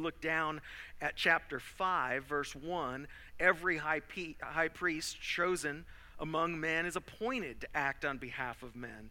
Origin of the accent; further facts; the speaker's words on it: Florida, United States; You know, I grew up in Florida, and you go to the beaches in the Gulf Coast of Florida.